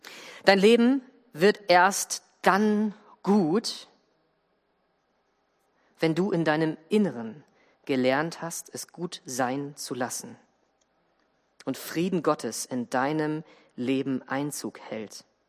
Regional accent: Northern Germany, Germany; ich komme nicht, ich komme aus dem Norden.

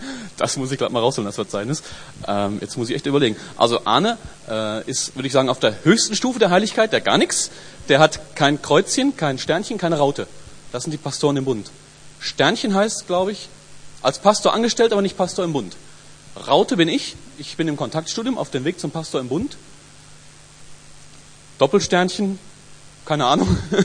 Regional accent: Hagen, North Rhine-Westphalia, Germany; Ich komme von gar nicht so weit weg. Ich bin nämlich aus Hagen ursprünglich. Das ist fast Bayern. Kurz an der Grenze.

